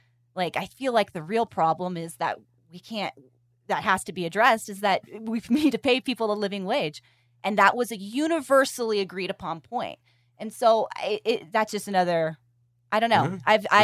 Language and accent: English; California, United States; I'm from California, just so you know, if we're unclear.